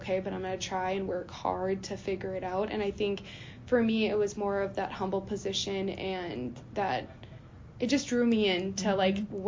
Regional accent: Pelican Rapids, Minnesota, United States; Yeah, so like you said, I am from Pelican Rapids, so again, not so far from here. And so I graduated Pelican Rapids in about 2018

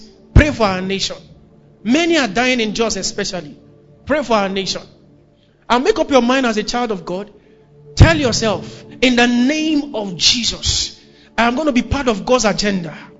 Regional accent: Kaduna, Kaduna State, Nigeria; I grew up in Kaduna, Sharia 2000.

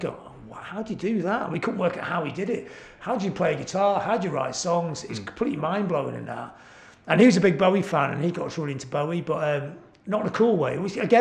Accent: Blackpool, North West England, United Kingdom; Look, I'm from Blackpool, right?

